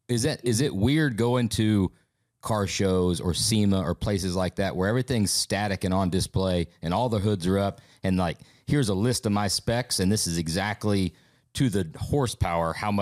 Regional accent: Atlanta, Georgia, United States; also born or lived in Birmingham, Alabama; I'm from the South, right? I grew up in Atlanta in the 90s, early 2000s, and then Birmingham as well, right?

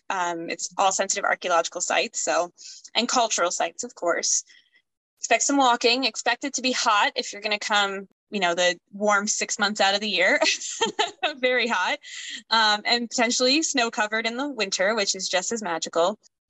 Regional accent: Maryland, United States; I'm from Maryland originally, back on the East Coast. I lived in a rural part of Maryland, or at least what I thought was rural until I moved out here.

